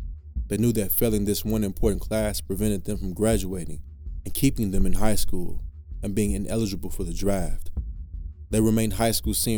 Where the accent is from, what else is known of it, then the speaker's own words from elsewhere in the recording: Plainfield, New Jersey, United States; My hometown of Plainfield, New Jersey had a Memorial Day, 4th of July, and a Veterans Day parade.